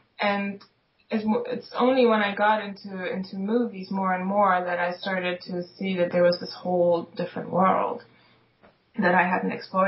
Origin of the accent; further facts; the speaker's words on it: Germany; moved away; also born or lived in Poland; I was born in Poland, but my parents moved us very, very fast to West Germany And so I grew up in this small German town